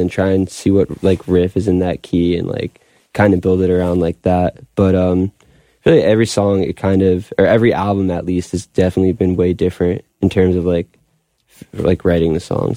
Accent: Long Beach, California, United States; also born or lived in Wilkes-Barre; I mean, in Wilkes-Barre, I just wrote in my bedroom a lot. And then I grew up in Long Beach.

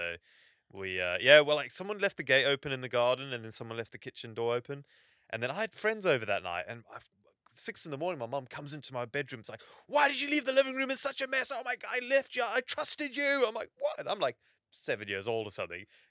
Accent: South Africa; even though I grew up in Africa, I'm not cool with that.

